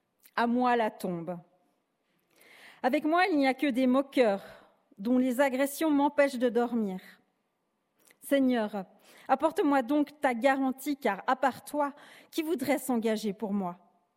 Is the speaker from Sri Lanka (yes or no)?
yes; Sri Lanka; dans mon pays d'origine, le Sri Lanka, les couleurs sont symboliques.